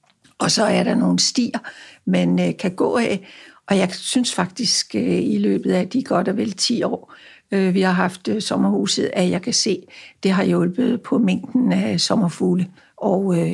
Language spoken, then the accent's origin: Danish; Copenhagen, Capital Region of Denmark, Denmark; jeg er født og opvokset på Vesterbro, og det er Tove Ditlevsen også. Jeg kan huske, hun boede i Hedebygade. Det var en gade, der ikke lå så langt fra Ljurskovgade, hvor jeg selv er opvokset.